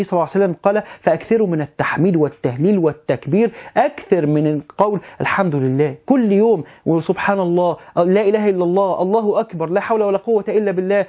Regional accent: Alexandria, Alexandria Governorate, Egypt; انا بقول ماركه لان انا اسكندراني مش ماركه

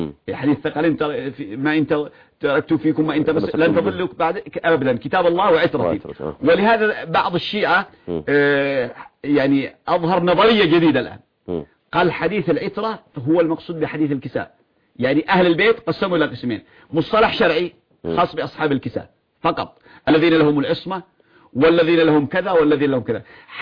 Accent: Yemen; عندنا في اليمن نكتة

